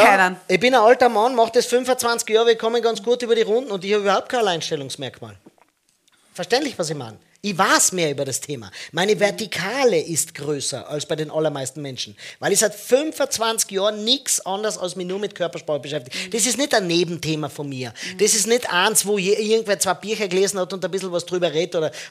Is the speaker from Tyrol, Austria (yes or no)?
yes; Tyrol, Austria; Leute, ich sage immer, was wiegt's das hat, sagt man bei uns in Tirol, ja.